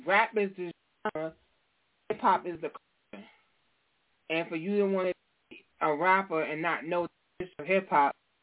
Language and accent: English; New York, United States; I'm from New York